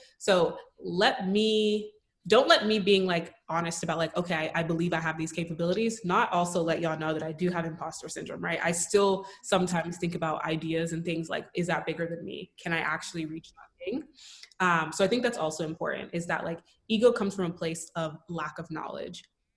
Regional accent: Nigeria; Yeah, I'm Nigerian.

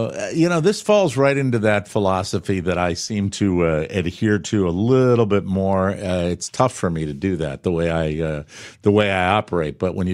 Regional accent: United States; because I'm an American and I'm curious

